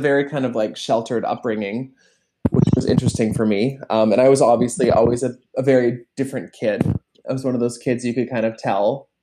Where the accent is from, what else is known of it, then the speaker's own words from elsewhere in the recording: Toronto, Ontario, Canada; I grew up in Toronto, Canada, in a little suburb called Etobicoke, just outside of the downtown GTA. I was the youngest of four. And I grew up in a very kind of Christian household.